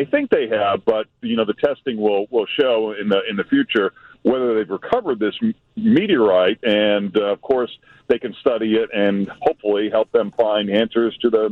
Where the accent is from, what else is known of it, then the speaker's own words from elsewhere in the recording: Lynn, Massachusetts, United States; Next week I return to my hometown of Lynn, Massachusetts, which is next to Salem.